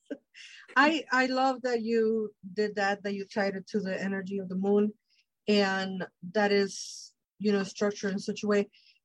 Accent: Mexico; I, growing up in Mexico, we don't have that, not to my knowledge

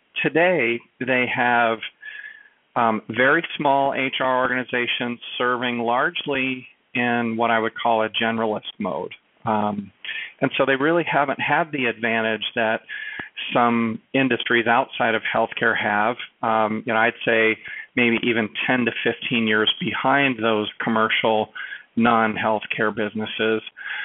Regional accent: San Diego, California, United States; It's in my hometown of San Diego.

